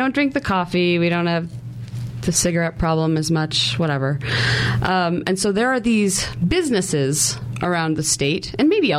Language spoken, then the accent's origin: English; New York, United States; No, I'm from Western New York.